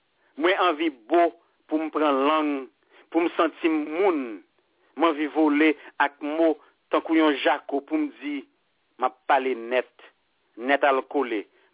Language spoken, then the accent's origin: English; Jamaica; regardless, I am a Jamaican. And the identity is solid.